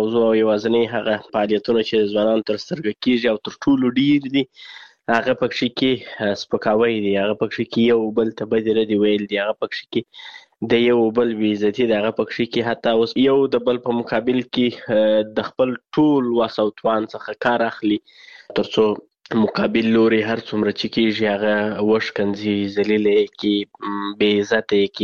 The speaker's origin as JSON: {"language": "Pashto", "region": "Kandahar", "country": "Afghanistan", "said": "زه د کندهار ولایت اوسیدونکی یم."}